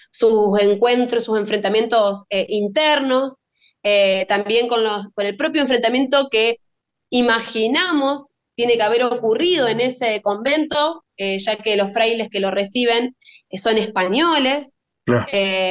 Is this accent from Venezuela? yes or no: no; San Lorenzo, Santa Fe, Argentina; Bueno, sí, nosotros somos de San Lorenzo